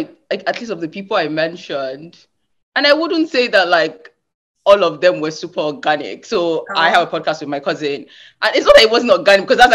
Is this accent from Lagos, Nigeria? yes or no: yes; Ikorodu, Lagos, Nigeria; now in Washington, D.C., United States; she grew up in Port Harcourt, I grew up in Ikorodu, super far, we barely saw each other